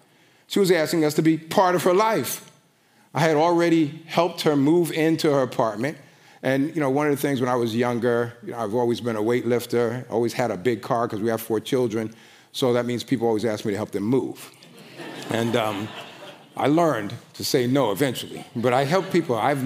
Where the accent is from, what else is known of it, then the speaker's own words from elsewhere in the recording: New York City, New York, United States; Now, I grew up in New York City, and I'm telling you that because we have a certain reputation.